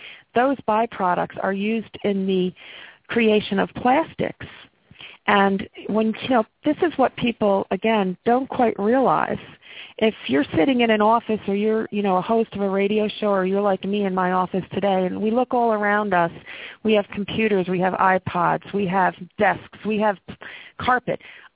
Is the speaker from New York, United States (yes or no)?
yes; Albany, New York, United States; And I am from the Albany area, which is our state capital.